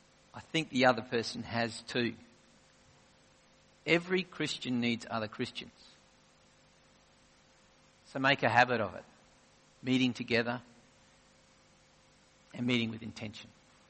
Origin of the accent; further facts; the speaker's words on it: Adelaide, South Australia, Australia; we people who are born and bred in Adelaide aren't great at shifting our lives